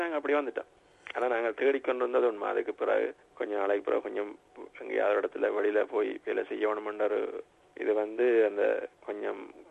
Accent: Kilinochchi, Northern Province, Sri Lanka; பொதுவாக நான் இலங்கையில கிளிநொச்சி மாவட்டத்தை சேர்ந்தவன். நான் சிறு வயதுல படிச்சது முக்காவாசி கிளிநொச்சியில்தான்.

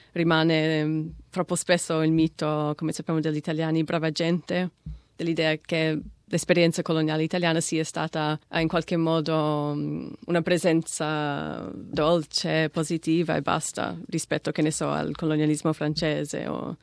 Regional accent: Melbourne, Victoria, Australia; sono australiana di Melbourne e nella mia città c'è una forte presenza somala.

